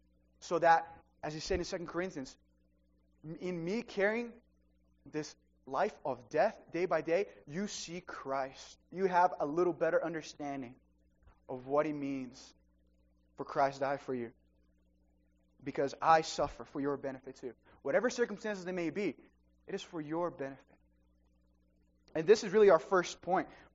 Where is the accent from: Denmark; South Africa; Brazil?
Brazil; English is a second language; I'm from Brazil, for those of you who don't know me, and I had just finished high school. I had gone back to visit my family in Brazil.